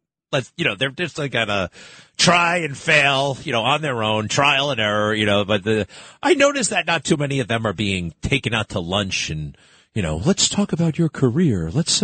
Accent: United States; I was born in America. Now, I'm proud to be an American.

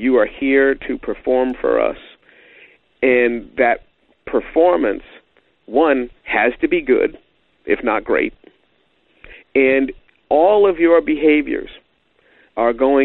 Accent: Massachusetts, United States; I'm from Massachusetts. The last thing we care about is Friday Night Lights. High school football means virtually nothing here.

